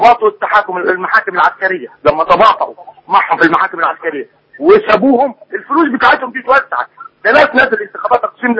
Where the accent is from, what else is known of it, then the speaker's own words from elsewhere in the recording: Upper Egypt, Egypt; وراحوا تراجعوا عندنا في الصعيد وتلموا حوالين مديريات الامن